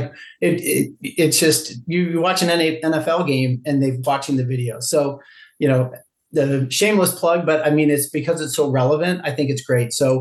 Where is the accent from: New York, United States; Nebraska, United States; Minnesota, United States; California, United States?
Minnesota, United States; and we're from Minnesota too, right? So in Minnesota, it's hockey and then hockey and then hockey.